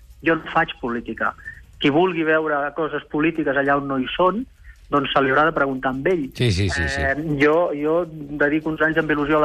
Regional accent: Catalonia, Spain; jo sóc olímpic i sóc català

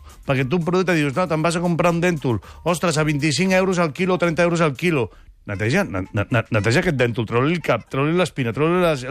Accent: Catalonia, Spain; jo sóc català i faig cuina asiàtica

